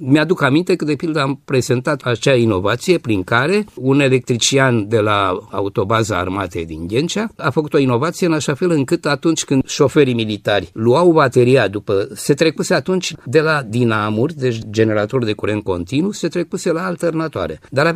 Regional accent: Bucharest, Romania; Eu voi face anul ăsta 84. Așa că există un anumit paralelism. Când aveam vreo 7 ani, 8 ani, eu sunt bucureștean. Părinții mei locuiau în Parcul Călăraș

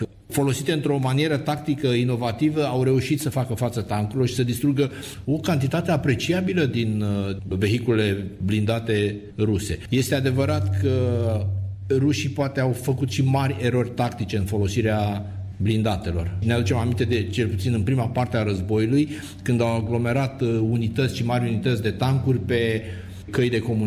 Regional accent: Romania; Și mă simt mândru ca român că am achiziționat.

